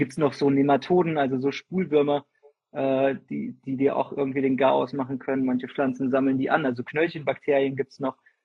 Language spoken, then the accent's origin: German; Fulda, Hesse, Germany; Ursprünglich komme ich aus Fulda, das ist in Hessen. Und jetzt gerade sind wir in Freiburg